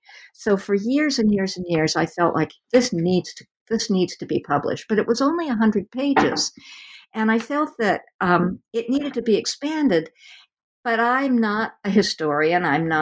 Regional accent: West Coast, United States; since I'm from the West Coast and have had very little time to explore the eastern part of the country

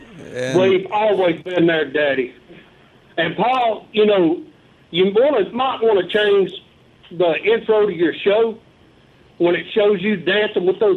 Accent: Austin, Texas, United States; Well, I'm from Austin.

